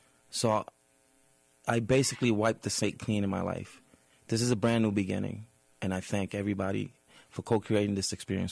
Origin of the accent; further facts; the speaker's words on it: Staten Island, New York, United States; I'm from Staten Island, New York.